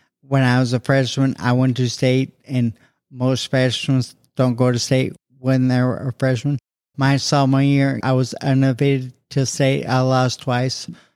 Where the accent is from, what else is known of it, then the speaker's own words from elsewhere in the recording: Hillsboro, Illinois, United States; In Hillsboro, Illinois, a small town, very small farm, probably 1,200 acre farm.